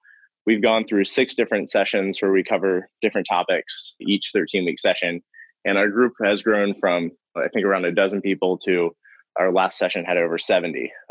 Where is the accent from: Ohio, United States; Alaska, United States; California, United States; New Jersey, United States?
Ohio, United States; I am originally from a rural community about 25 miles north of Cincinnati, Ohio. Grew up as the grandchild of the pastor of my church.